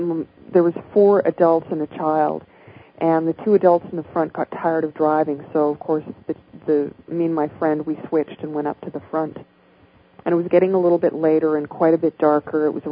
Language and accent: English; British Columbia, Canada; my friends and I took a trip from Vancouver, British Columbia, to my hometown in northern British Columbia.